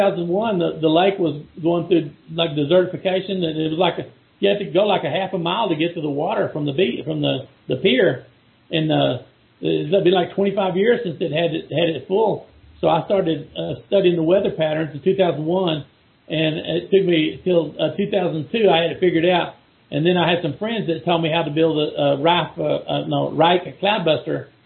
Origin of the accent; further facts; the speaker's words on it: Texas, United States; also born or lived in Dallas; Yeah, I lived in Dallas. I'm from Texas. My family's up north, near down from Amarillo.